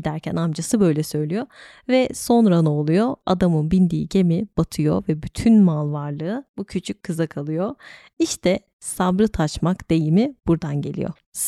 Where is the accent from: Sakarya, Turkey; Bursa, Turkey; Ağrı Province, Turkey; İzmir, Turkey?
İzmir, Turkey; bir İzmirli olarak bunu yanlış söylediğim için bu arada bir miktar utanıyor olabilirim.